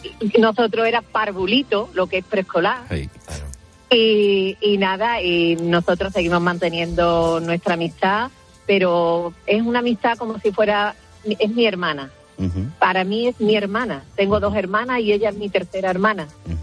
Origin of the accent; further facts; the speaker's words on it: La Puebla del Río, Andalusia, Spain; now in Madrid, Spain; Estoy por Madrid, pero yo soy de Sevilla y de la Puebla del Río.